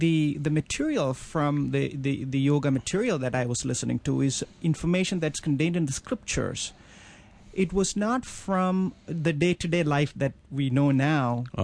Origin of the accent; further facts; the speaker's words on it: South India, India; I grew up in India, in South India, and as a teenager, I was seeking to know more about my own spirituality and my own spiritual journey. I was raised in a Catholic family